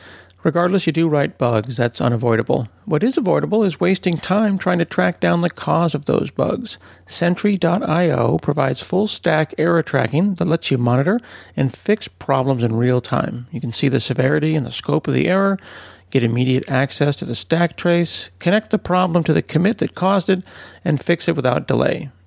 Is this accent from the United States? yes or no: yes; Portland, Oregon, United States; as a Portlander, I'm from Portland, which is basically Canada.